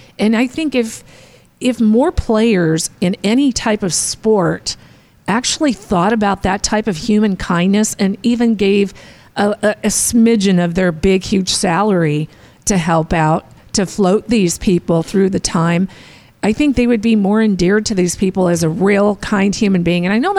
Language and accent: English; Arizona, United States; And I grew up here in Arizona. We had spring training right down the block.